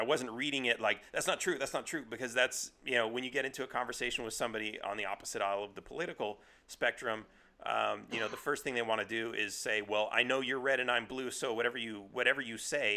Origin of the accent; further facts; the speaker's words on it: California, United States; moved away; But I grew up in California where pretty much everything was Democrat. And so now I'm reading these books and I'm like, I left California for a reason.